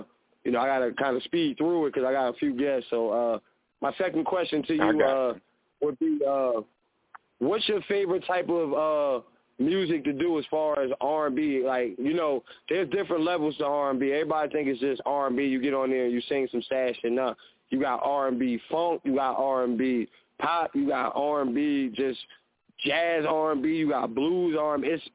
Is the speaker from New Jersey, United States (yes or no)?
yes; Plainfield, New Jersey, United States; also born or lived in Los Angeles; now in North Carolina, United States; I love my home state. I love Jersey. It's where I'm from. I love Plainfield. It's the city that made me who I am. But after spending 15 years in Los Angeles